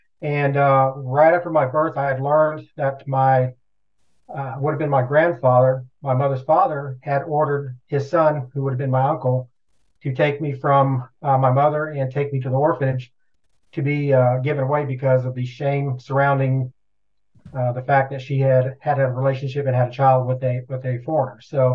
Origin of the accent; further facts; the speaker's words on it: Vietnam; now in United States; I would tell them when I was in elementary school, well, I'm from Vietnam.